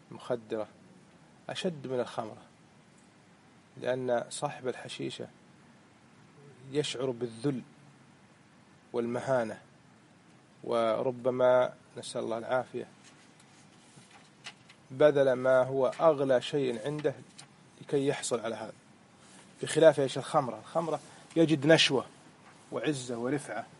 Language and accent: Arabic; Kuwait; يسمى عندنا في الكويت إيش؟